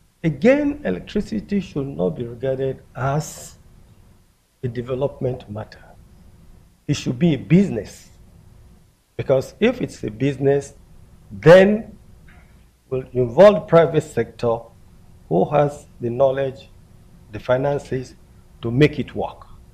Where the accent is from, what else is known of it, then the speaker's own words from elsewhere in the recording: Nigeria; but as a Nigerian, I know how much that means to us.